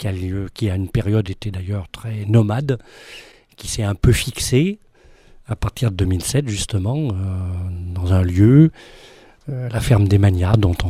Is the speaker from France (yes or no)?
yes; Cray, France; Moi, je suis originaire de Cray également. Et je suis revenu sur dans la vallée